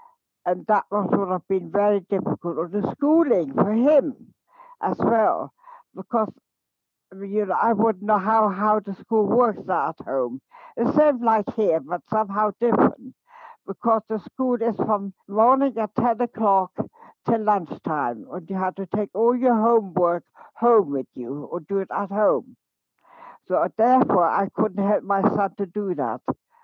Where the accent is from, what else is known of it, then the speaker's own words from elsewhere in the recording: Germany; English is a second language; My hometown was made for England, for English family to live. Even I didn't speak the English, but it was all very good. I learned it with the children, from children, most of it.